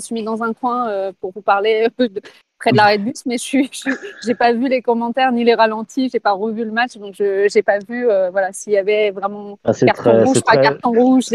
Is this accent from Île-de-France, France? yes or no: yes; Paris, Île-de-France, France; Franchement, je suis parisienne et je suis d'accord avec toi.